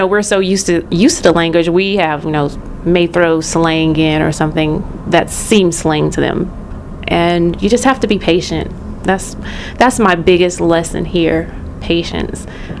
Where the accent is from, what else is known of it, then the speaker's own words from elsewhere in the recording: Union, South Carolina, United States; I grew up in Union, South Carolina. For the past year I lived in Smyrna, Georgia, but this summer I'm going to go back to Union